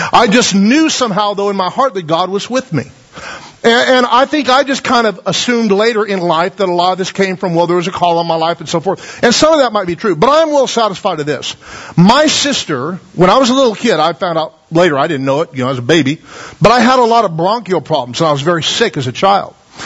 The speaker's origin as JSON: {"language": "English", "town": "Taft", "country": "United States", "tie": "born or raised there", "said": "I was raised here in Taft and in a time where it was kind of like growing up in Mayberry to some degree"}